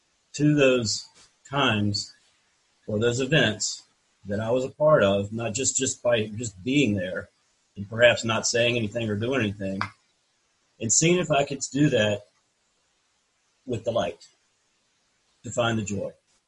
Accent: the South, United States; now I'm 59 years old. I grew up in the South.

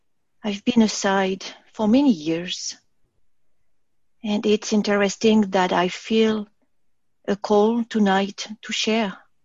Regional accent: France; moved away; I'm from France

